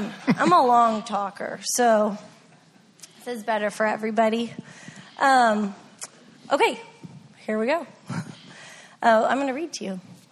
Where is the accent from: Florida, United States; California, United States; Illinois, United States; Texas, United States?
Illinois, United States; Wheaton; I'm white. And and I grew up in Wheaton, Illinois, in a Baptist church that was also white.